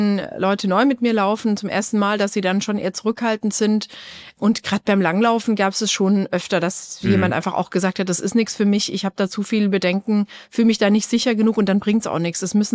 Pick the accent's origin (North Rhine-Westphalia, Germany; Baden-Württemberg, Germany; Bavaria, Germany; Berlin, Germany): Baden-Württemberg, Germany; Ich komme aus Schwaben, wohne in Bayern schon seit dem Studium. Ja. Habe im Olympischen Dorf gewohnt als Studentin.